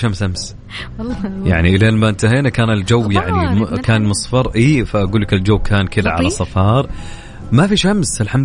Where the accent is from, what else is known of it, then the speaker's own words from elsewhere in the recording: Mecca, Makkah Province, Saudi Arabia; طبعا عندنا في مكة 43 درجة مئوية